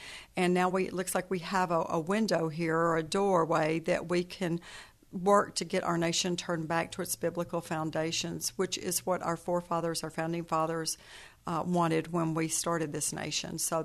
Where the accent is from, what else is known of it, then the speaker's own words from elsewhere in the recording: Texas, United States; also born or lived in Iowa; I was born and raised in Texas, if I sound a little bit different, but I've lived in Iowa for 25 years.